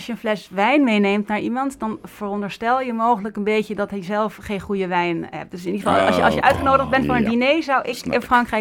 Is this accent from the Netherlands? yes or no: yes; Netherlands; Als Nederlander, ik heb het al meegemaakt dat er wordt onderhandeld.